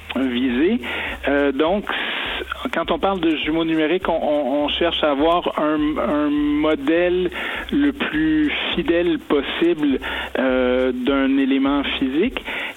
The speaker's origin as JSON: {"language": "French", "town": "Montreal", "region": "Quebec", "country": "Canada", "accent": "Quebec", "said": "Même un fort accent, donc je suis originaire de la région de Montréal."}